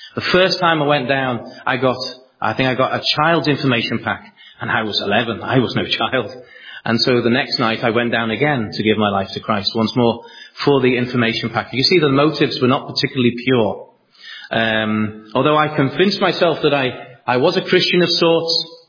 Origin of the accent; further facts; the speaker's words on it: Liverpool, North West England, United Kingdom; also born or lived in Cyprus; we grew up later on, my father having left us, in a place called Knotty Ash, which is maybe a familiar name for Liverpool, Knotty Ash. So we were a church-going family.